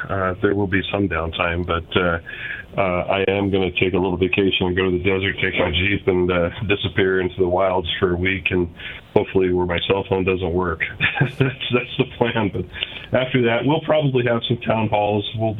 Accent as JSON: {"language": "English", "town": "Douglas County", "country": "United States", "tie": "born or raised there", "said": "I know what Douglas County, I grew up in Douglas County, I know what Douglas County needs to survive and to thrive"}